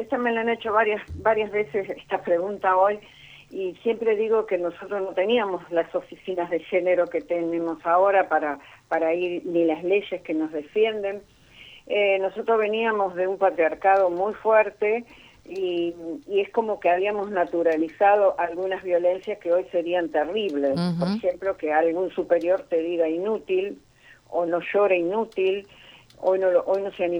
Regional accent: Gualeguaychú, Entre Ríos, Argentina; born there; also born or lived in Santa Fe; now in Paraná, Argentina; y vivo acá en Paraná, pero soy nacida en Gualeguaychú. Y estudié mi terciario en Santa Fe, así que soy un poco santafesina.

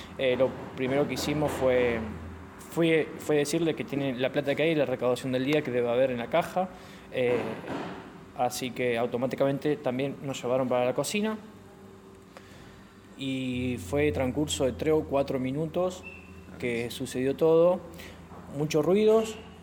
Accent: Entre Ríos, Argentina; me siento orgulloso de ser argentino, orgulloso de estar y tener el nombre en Santa Fe. Soy de Entre Ríos.

